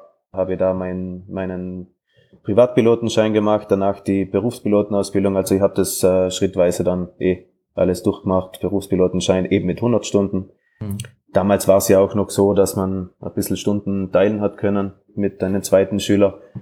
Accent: Trentino-Alto Adige, Italy; weil ich bin ja Südtiroler, also am Papier Italiener, in Südtirol gibt es keine Flugschule

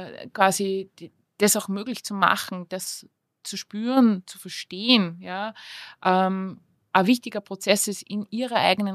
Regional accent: Linz, Upper Austria, Austria; Ich komme aus einem Viertel in Linz. Da, ja, das ist so, das Ghetto, hat man früher gesagt, ja.

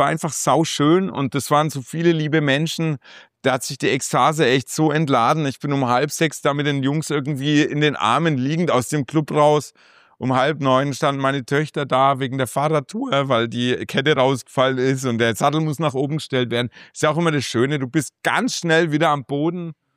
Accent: Bamberg, Bavaria, Germany; ey, wir sind aus Bamberg, so schaut's da aus, wir sind die Repräsentanten

